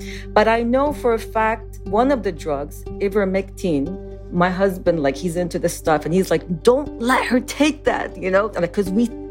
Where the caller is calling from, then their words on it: Austin, Texas, United States; I am calling from Texas, Austin, Texas. My parents are retired in Lebanon, Beirut.